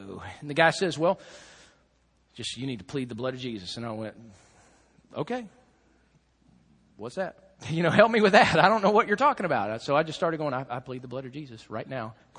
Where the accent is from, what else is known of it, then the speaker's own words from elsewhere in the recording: the South, United States; I'm from the South, man. We don't do that. We eat grits.